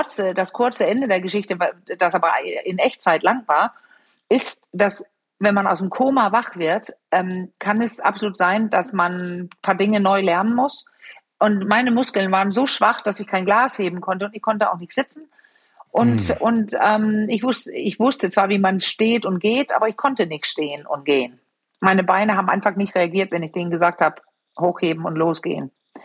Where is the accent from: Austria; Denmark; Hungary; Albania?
Denmark; German is a second language; ich bin Dänin